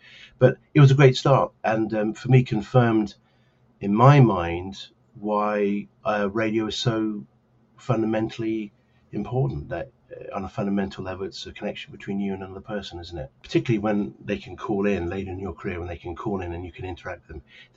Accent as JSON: {"language": "English", "town": "Cambridge", "region": "East of England", "country": "United Kingdom", "tie": "born or raised there", "said": "Growing up in Cambridge, the biggest hospital we had was Addenbrooke's Hospital"}